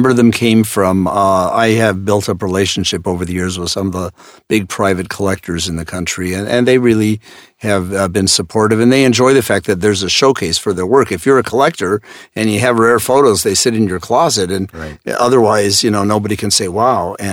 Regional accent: Seattle, Washington, United States; I'm not an expert on the current era, but I'm from Seattle

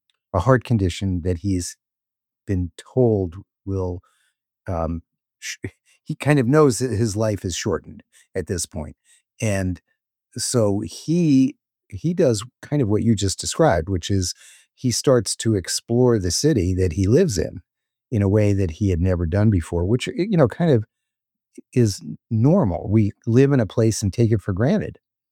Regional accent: East Coast, United States; I grew up in the East Coast, but you know, you absorb some of the temper of the places that you live.

